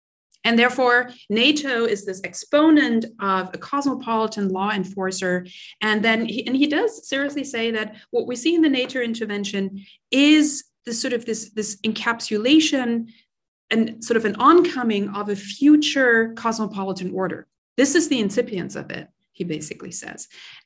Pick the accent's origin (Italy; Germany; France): Germany; English is a second language; I was raised in Germany, and he is a German in the end.